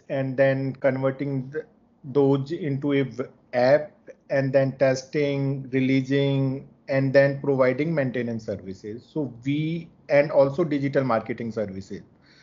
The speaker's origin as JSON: {"language": "English", "town": "New Delhi", "region": "Delhi", "country": "India", "said": "I am from New Delhi, India."}